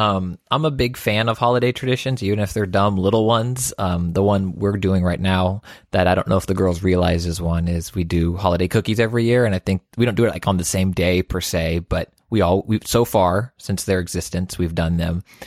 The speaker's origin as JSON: {"language": "English", "town": "Houston", "region": "Texas", "country": "United States", "said": "I'm from Houston, so, like, this 1900 Galveston hurricane is something that most Houston kids know."}